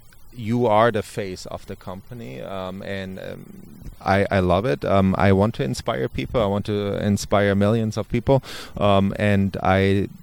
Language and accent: English; Germany; English is a second language; I'm from Germany, and it's not my first language.